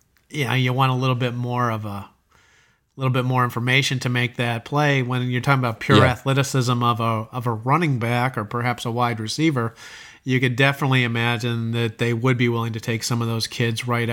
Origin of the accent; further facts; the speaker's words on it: Chicago, Illinois, United States; now in Atlanta, United States; And where I grew up in Chicago, let's be real. I'm an Illini guy